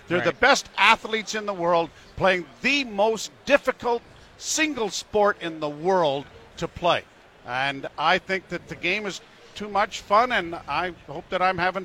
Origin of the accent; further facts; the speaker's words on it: Sudbury, Ontario, Canada; also born or lived in Windsor; now in Toronto, Canada; people I grew up with in Sudbury, went to school with in Windsor